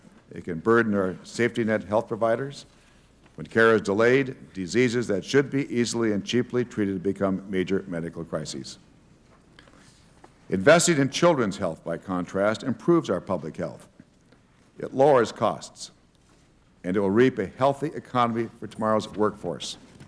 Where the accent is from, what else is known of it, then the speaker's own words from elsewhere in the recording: Montana, United States; my home state of Montana has experienced an increase in the number of uninsured children